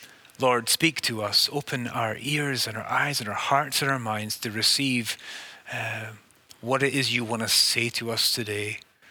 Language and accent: English; United Kingdom; the country where I'm from Great Britain.